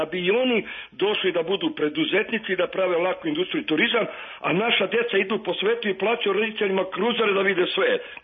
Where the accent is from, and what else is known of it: Serbia